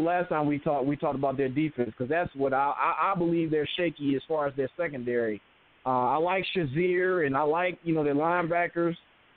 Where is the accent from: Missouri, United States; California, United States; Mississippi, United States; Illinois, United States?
Illinois, United States; Chicago; Look, man, I'm from the Chicago area.